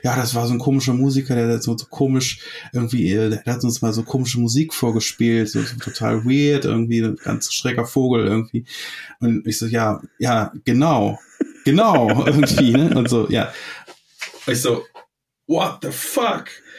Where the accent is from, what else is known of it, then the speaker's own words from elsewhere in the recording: Meerbusch, North Rhine-Westphalia, Germany; Im Endeffekt ist das von meiner Heimatstadt, also in Meerbusch, also wo ich eigentlich herkomme, ist es gar nicht so weit entfernt.